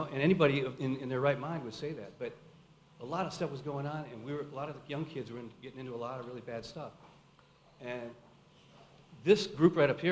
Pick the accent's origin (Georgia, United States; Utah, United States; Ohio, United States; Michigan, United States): Michigan, United States; Ann Arbor; And I'm from Ann Arbor, Michigan. I was born and raised here. But I had run away. My family had moved away, and then I ran away from home, 15, 16.